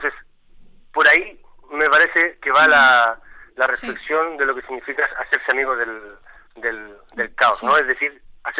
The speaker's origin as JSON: {"language": "Spanish", "country": "Chile", "said": "Yo esto lo sé como chileno, digamos, en mi condición de chileno"}